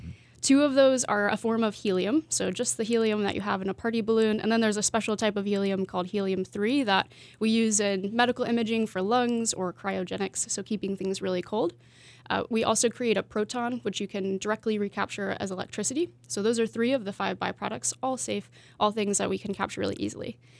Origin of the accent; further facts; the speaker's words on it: Branson, Missouri, United States; now in Seattle, United States; Yeah, I'm actually from Branson, Missouri, and moved out to the Seattle area 3 years ago.